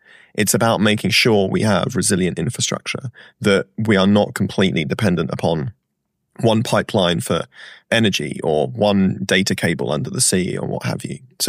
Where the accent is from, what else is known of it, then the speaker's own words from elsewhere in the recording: United Kingdom; also born or lived in Ireland; and I consider myself a European, being both British and Irish